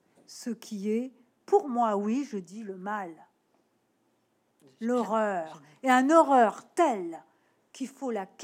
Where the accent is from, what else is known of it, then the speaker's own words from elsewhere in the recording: Nouvelle-Aquitaine, France; born there; moi, je suis née en Charente, hein, donc évidemment, Dordogne, c'est pas loin.